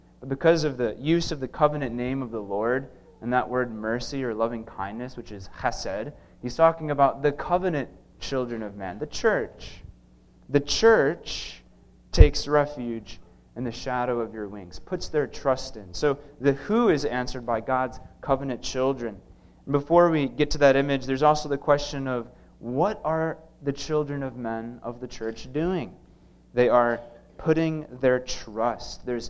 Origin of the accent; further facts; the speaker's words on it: United States; Personally, I like to think of the eagle, maybe because I'm an American, right?